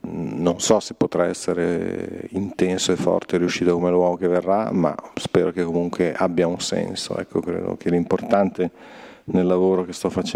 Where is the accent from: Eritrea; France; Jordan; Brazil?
Brazil; vengo dal Brasile dove questa cosa è evidente in un modo totale